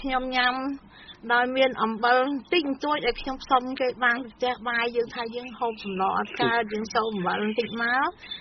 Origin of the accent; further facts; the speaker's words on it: Kandal Stueng, Kandal, Cambodia; ជំនឿទៅនេះគឺទៅនៅស្រុកកំណើតខ្ញុំតែម្ដងគឺនៅឃុំគោកត្រប់ឃុំគោកត្រប់ស្រុកកណ្ដាលស្ទឹងខេត្តកណ្ដាល